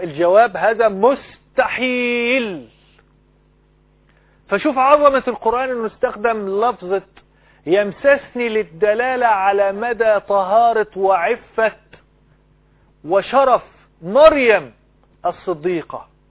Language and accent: Arabic; Egypt; بلدنا مصر